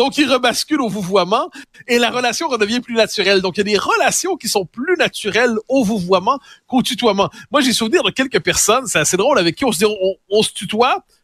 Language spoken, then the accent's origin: French; Quebec, Canada; je suis québécois, donc je tutoie plus facilement que les Français ne tutoient